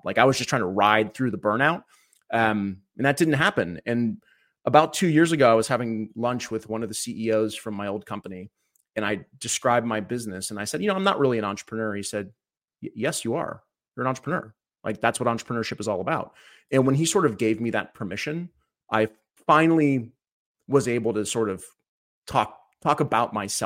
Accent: Cleveland, Ohio, United States; born there; Yeah, I was born in Cleveland, Ohio, back in 1981, which makes me 42, going on 43 here.

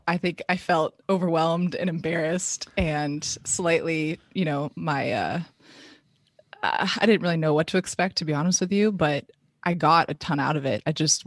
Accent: Palo Alto, California, United States; Born and raised in Palo Alto, California, Bay Area, for those who are, not from California.

